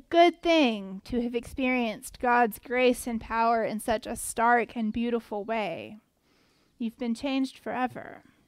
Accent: the South, United States; I think especially growing up in the South, although I've never grown up anywhere else

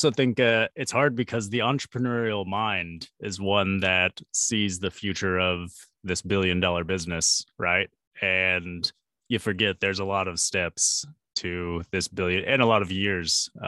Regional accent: Midland, Texas, United States; I grew up in Midland, Texas. So middle of nowhere, all that's out there is oil and high school football.

